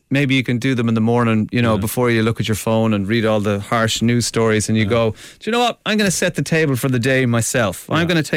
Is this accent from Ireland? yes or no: yes; Limerick, Munster, Ireland; I was an altar boy growing up in Limerick